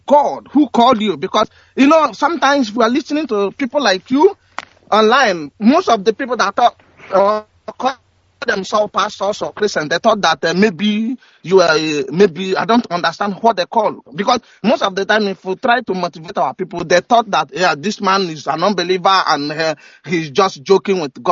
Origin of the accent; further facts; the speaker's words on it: Ebonyi, Nigeria; now in Austria; I come from Ebonyi State, but I live in, I based in Austria.